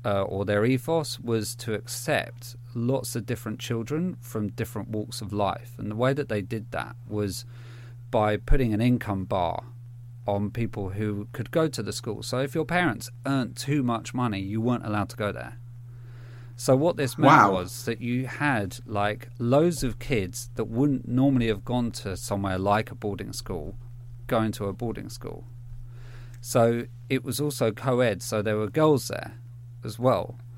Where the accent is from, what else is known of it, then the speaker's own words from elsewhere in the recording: Southend-on-Sea, East of England, United Kingdom; But I was living in Southend, or I'm originally from Southend, or near Southend in Essex. And so, you know, I wasn't like living near one of the kind of the big hubs, like, you know, London, Manchester or Leeds.